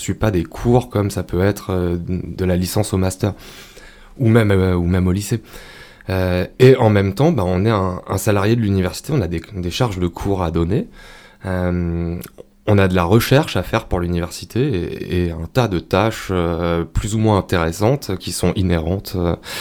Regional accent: Aubenas, Auvergne-Rhône-Alpes, France; Je suis un pur produit albenacien. Je suis né à l'hôpital, à la clinique d'Aubenas. Même pas à l'hôpital, non, à la clinique d'Aubenas.

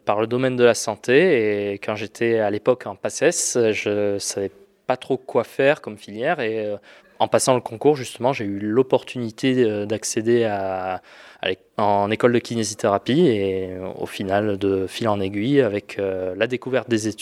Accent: Auvergne-Rhône-Alpes, France; déjà je suis originaire du bassin de Nobona et après les études, je ne me voyais pas partir ailleurs spécialement et je me voyais principalement revenir ici.

